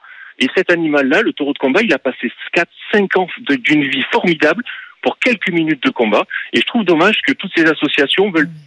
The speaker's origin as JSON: {"language": "French", "region": "South", "country": "France", "said": "moi, je suis du Sud, je suis chasseur"}